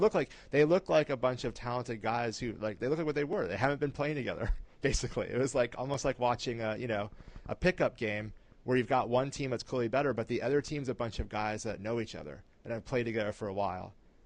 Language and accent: English; Tucson, Arizona, United States; I grew up in Tucson.